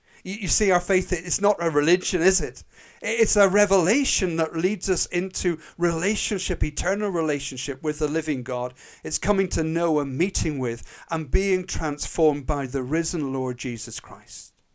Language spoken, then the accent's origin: English; Northern Ireland, United Kingdom; as you can probably just about tell from my accent, I was brought up in Northern Ireland.